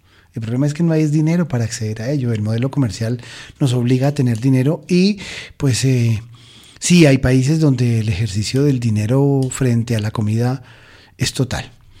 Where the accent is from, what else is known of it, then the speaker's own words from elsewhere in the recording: Florencia, Caquetá, Colombia; yo soy oriundo de, yo soy nacido en Florencia, Caquetá, y estudié allá en mi universidad y gran parte de mi colegio.